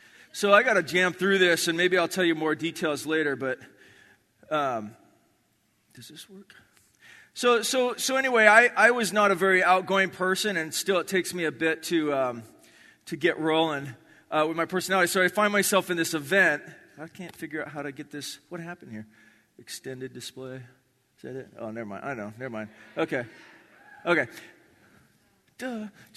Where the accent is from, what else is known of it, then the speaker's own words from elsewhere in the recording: Kona, Hawaii, United States; I grew up in Kona, Hawaii.